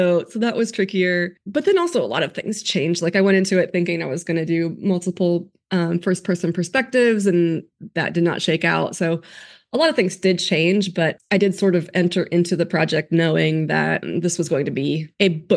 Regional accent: Ohio, United States; I grew up in Ohio, and we would just go camp on the Outer Banks in Frisco at the National Seashore Campground every summer

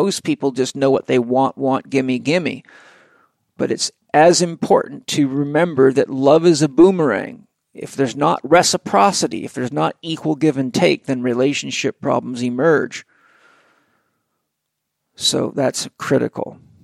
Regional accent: San Diego, California, United States; I found Penny in Australia, but she lived in New Zealand, and I'm from San Diego.

